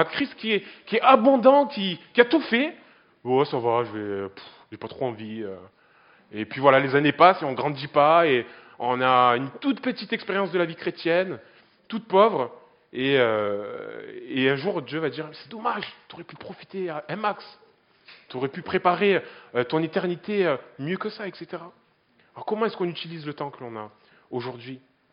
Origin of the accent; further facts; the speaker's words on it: Marseille, Provence-Alpes-Côte d'Azur, France; Bon, j'exagère un peu, je suis marseillais, je suis désolé.